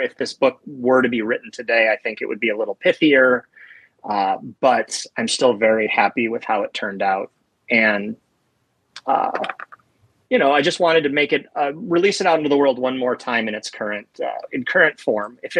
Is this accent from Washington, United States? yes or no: yes; Seattle, Washington, United States; So I'm out here in Seattle, so I'll be doing Emerald City this year. My hometown show.